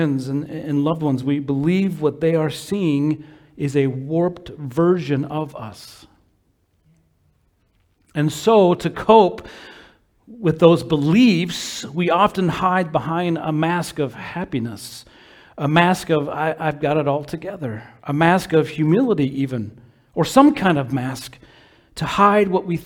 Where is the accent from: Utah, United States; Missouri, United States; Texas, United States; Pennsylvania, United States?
Utah, United States; Growing up in Utah, we had an amusement park called Lagoon.